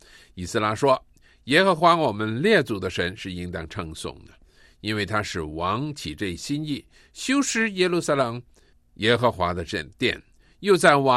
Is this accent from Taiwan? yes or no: no; China; 我们中国人说三岁定八十